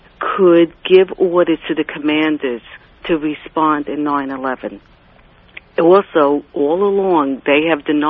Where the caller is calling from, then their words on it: Queens, New York, United States; I'm calling from Queens, New York.